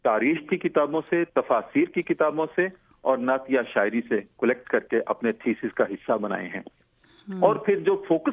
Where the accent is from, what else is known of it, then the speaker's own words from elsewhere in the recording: Sahiwal, Punjab, Pakistan; میں بنیادی طور پر ساہیوال سے تعلق رکھتا ہوں. 14 ستمبر 1961 کو میری ساہیوال شہر میں میری پیدائش ہوئی, پاکستان کا ایک شہر ہے وہاں.